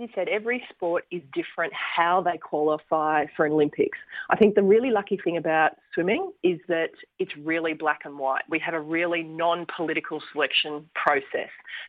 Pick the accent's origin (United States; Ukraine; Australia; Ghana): Australia; Gold Coast, Queensland; And I had a cracking childhood growing up on the Gold Coast.